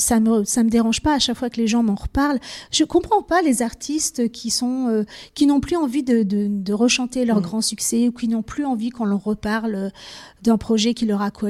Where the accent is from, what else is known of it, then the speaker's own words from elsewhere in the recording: South, France; J'ai grandi dans le Sud